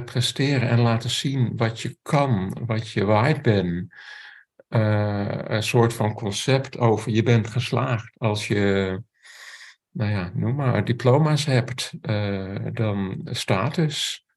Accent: Amsterdam, North Holland, Netherlands; zoals waar ik ben opgegroeid, op scholen en Amsterdam-West

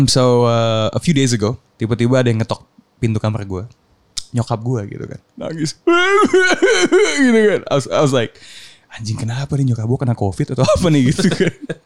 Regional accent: United States; Gue dulu waktu kecil di US ya, memang lebih leluasa di sini sih sebenarnya.

